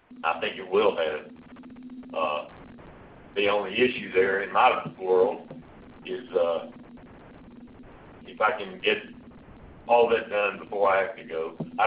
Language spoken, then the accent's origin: English; United States; You know, I went to Canada the first time as an American, and that's not fun to begin with.